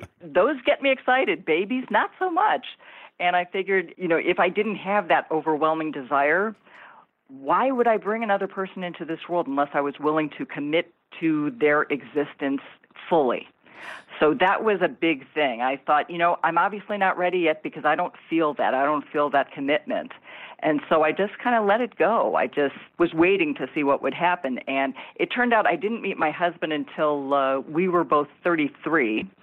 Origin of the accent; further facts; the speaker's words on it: Chicago, Illinois, United States; now in Los Angeles, United States; Well, you have to understand that I was born and raised in Chicago and then I moved to Los Angeles. So I've never done the small town thing.